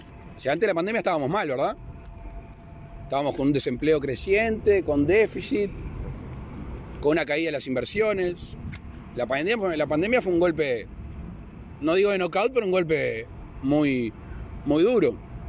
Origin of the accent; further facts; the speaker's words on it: Uruguay; primero como habitantes del mundo de los otros países y sobre todo como uruguayos, que tenemos toda la intención de que el turismo, que es un gran motor de nuestro país